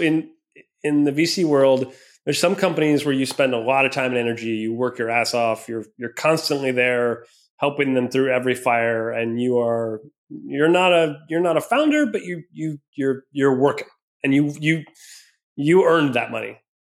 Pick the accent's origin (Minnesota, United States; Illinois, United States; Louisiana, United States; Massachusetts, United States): Minnesota, United States; Cause I grew up in Minnesota. I'm a Midwestern kid.